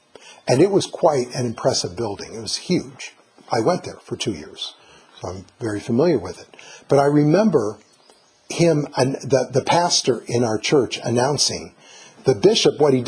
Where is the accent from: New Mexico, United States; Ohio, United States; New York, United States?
Ohio, United States; So I grew up in the Toledo Diocese, Northern Ohio